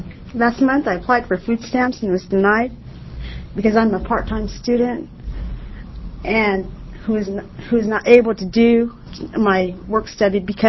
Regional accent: Salem, United States; I'm from Salem.

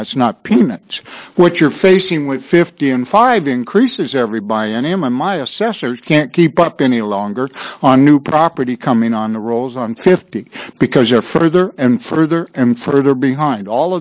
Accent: Oregon City, Oregon, United States; I'm from Oregon City, Molalla, Estacada area. The fact of the matter is, I'm not from Portland, and I'm not from Beaverton

